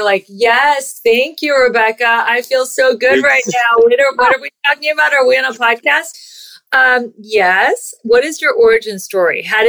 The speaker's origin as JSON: {"language": "English", "town": "Cincinnati", "region": "Ohio", "country": "United States", "said": "which I'm from Cincinnati, which borders Kentucky, as you know."}